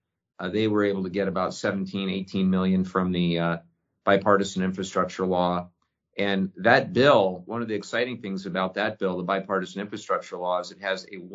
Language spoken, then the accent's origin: English; California, United States; As a Californian and as an environmental attorney, I'll continue to advocate for the superiority of California's water rights